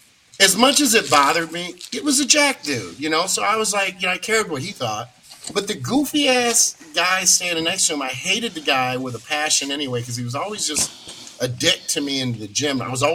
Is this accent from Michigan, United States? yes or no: yes; Battle Creek, Michigan, United States; I grew up in Battle Creek, so Scott and I kind of come from the same area, about 2 hours apart.